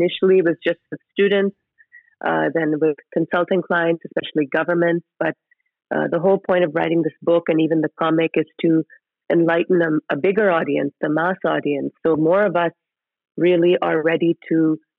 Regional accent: Pakistan; also born or lived in 7 countries; I'm originally from Pakistan, but I grew up all over the world. In fact, I lived in 7 countries by age 14.

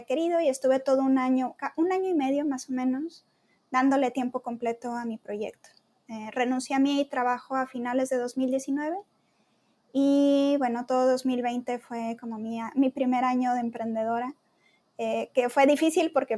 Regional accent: Monterrey, Nuevo León, Mexico; soy mexicana, estudié diseño y soy de una ciudad que es en el norte de México, que es Monterrey, que es una ciudad que se caracteriza mucho por el trabajo.

